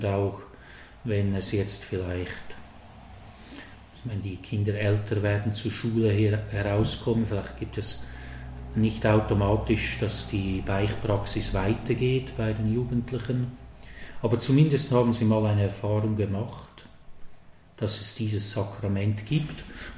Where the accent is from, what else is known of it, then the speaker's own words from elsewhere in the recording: Sarnen, Obwalden, Switzerland; in meiner Heimat in Sarnen, Stalden, kam ich dann 4 Jahre als Vikar nach Brunnen